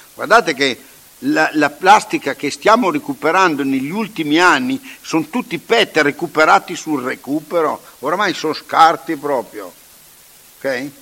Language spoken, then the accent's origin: Italian; Ala, Trentino-Alto Adige, Italy; praticamente dopo in quel di Ala, perché siamo d'Ala, tutti i giorni vedrai camion